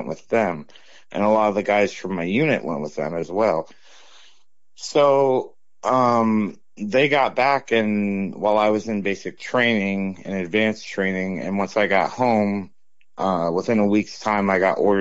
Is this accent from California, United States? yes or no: no; Hughesville, Pennsylvania, United States; So there's a lot of farming communities around Lanesport, and I grew up from one in Hughesville.